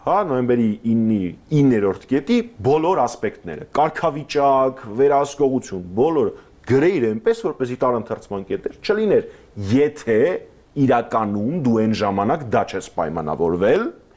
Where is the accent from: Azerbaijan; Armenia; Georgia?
Armenia; ծնվել եմ եւ մեծացել եմ Հայաստանում եւ գիտեմ ով է իմ հարևանը